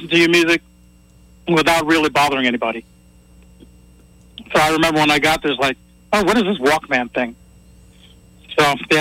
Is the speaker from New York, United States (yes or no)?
yes; New York, United States; me being a New Yorker, this is about as close as I'm getting.